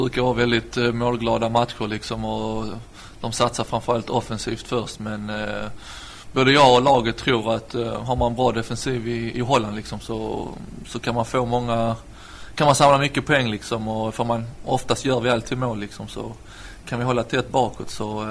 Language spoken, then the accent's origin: Swedish; Malmö, Skåne, Sweden; now in Netherlands; Malmö, ja. Precis. Ja.